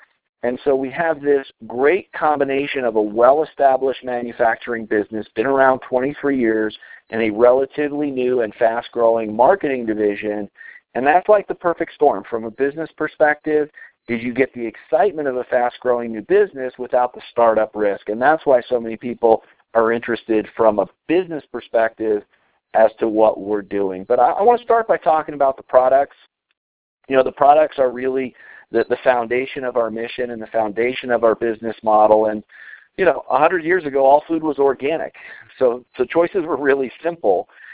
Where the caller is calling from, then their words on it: Colorado, United States; and I'm calling in from Colorado tonight.